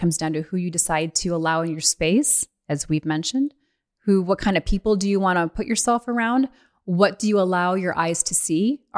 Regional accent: Illinois, United States; I mean, I was raised in the Midwest in Illinois.

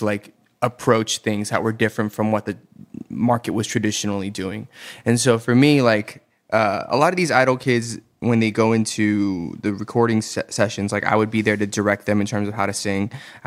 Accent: Atlanta, Georgia, United States; born or raised there

